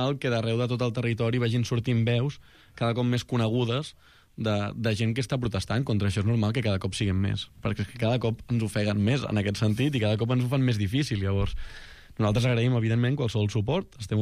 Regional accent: Barcelona, Catalonia, Spain; jo vinc de la Teixonera, nascut allà

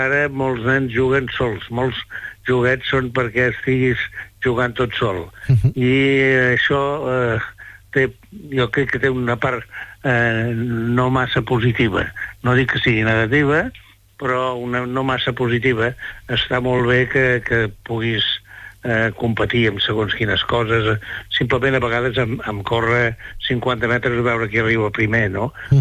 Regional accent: Figueres, Catalonia, Spain; born there; vaig néixer a Figueres. Però no has dit l'any que vaig néixer. Jo vaig néixer el 1940.

